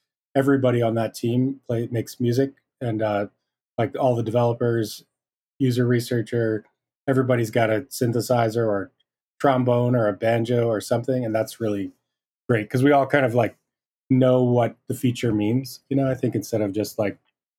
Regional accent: Philadelphia, Pennsylvania, United States; Yeah, so I'm mostly from Philadelphia. This is where I grew up.

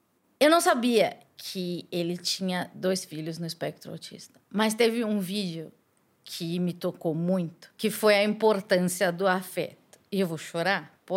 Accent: São Paulo, Brazil; Eu sou do Capão Redondo e eu estudei na escola pública a vida inteira.

